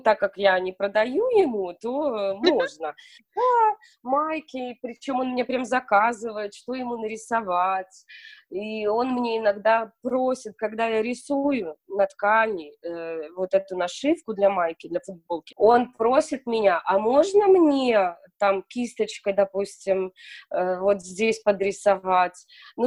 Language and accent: Russian; Belarus; moved away as an adult; now in Luxembourg; Я из Белоруссии. Жила в Белоруссии до 28 лет. Потом приехала к приятельнице на свадьбу сюда.